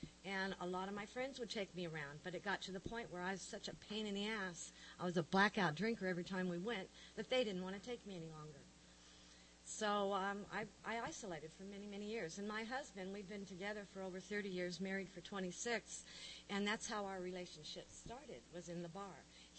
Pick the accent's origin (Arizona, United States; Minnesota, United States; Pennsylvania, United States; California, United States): California, United States; San Diego; Anyway, I'm born and raised in San Diego. I come from a very large family.